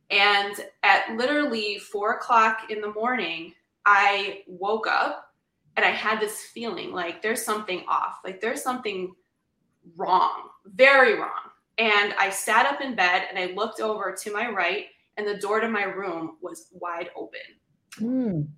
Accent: Chicago, Illinois, United States; I mean, I grew up in Chicago. It wasn't New York, but it's a city.

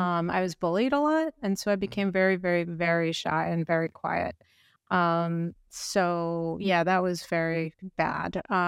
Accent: New York City, New York, United States; I was born in New York. I was the first one in my family to be born in the United States. And both of my parents are from Bolivia. And we lived in early times. We lived in Jamaica, Queens

